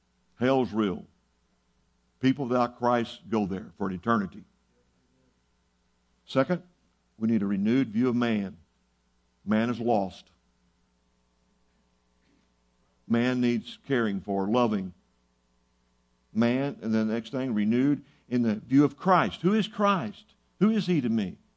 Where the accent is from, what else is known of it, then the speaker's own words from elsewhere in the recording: Seminole, Texas, United States; When I grew up in Seminole, Texas, they respected the church.